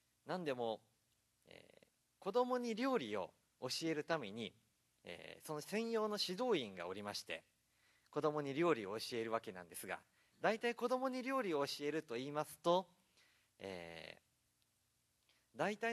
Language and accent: Japanese; Obama, Fukui, Japan; 私は福井県の出身ということでございますので、